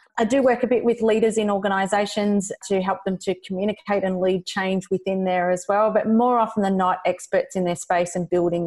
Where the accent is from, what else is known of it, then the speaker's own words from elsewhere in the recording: Australia; accent: Aussie bogan; My bogan accent, my good old Aussie bogan accent.